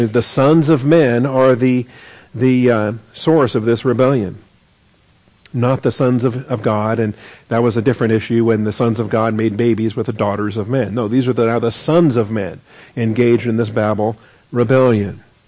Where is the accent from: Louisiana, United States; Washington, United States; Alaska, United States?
Washington, United States; And I grew up in Washington, so we had Oregonians that we were concerned about, right?